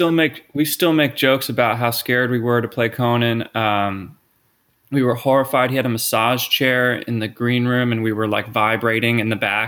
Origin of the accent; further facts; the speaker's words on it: Philadelphia, Pennsylvania, United States; yeah, I grew up in the Philadelphia area. I'm a huge sports fan, like embarrassing level sports fan.